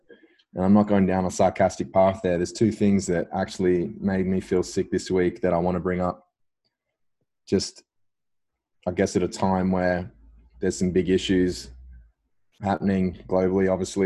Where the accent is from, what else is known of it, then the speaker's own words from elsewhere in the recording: Cherrybrook, New South Wales, Australia; it's actually where I grew up and lived in Cherrybrook.